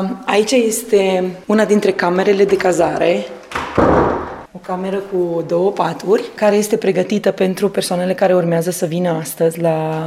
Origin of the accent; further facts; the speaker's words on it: Gorj County, Romania; Din Gorj.